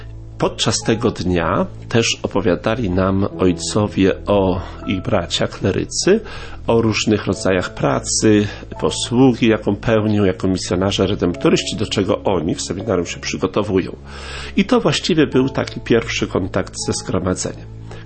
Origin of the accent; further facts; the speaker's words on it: Przyszowa, Lesser Poland, Poland; bo pochodzę z takiej miejscowości Przyszowa, tam na południu Polski